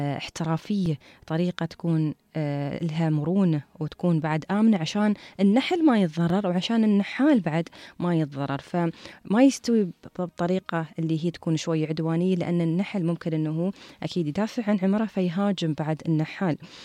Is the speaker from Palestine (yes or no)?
no; Dubai, United Arab Emirates; منطقة حتى عندنا في دبي في السياحة البيئية